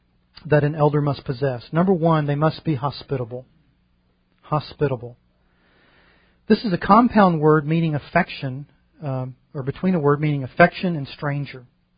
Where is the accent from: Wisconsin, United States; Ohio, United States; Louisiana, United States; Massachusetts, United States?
Louisiana, United States; Now, growing up in the Louisiana public school system, I never would know what this word is.